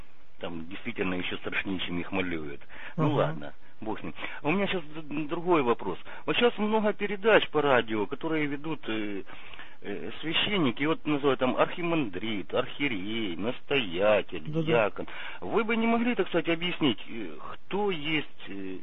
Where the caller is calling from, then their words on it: Dnipro, Dnipropetrovsk Oblast, Ukraine; я звоню вам из Днепропетровска.